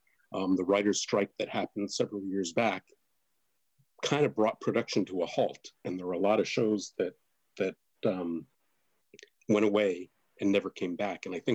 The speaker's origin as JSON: {"language": "English", "region": "New York", "country": "United States", "said": "I'm from New York originally, so my family's in New York."}